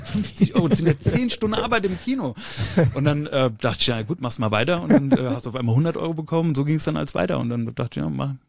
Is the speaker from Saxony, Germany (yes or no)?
no; Gambach, Hesse, Germany; Ich komme ja aus Gambach.